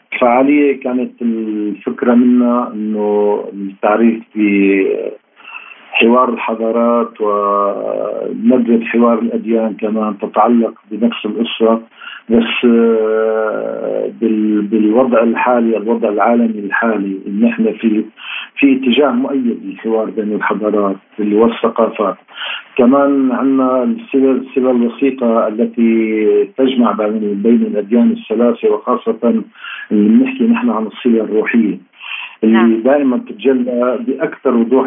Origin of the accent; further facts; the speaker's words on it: Syria; هذا يدل على علاقتنا كسوريين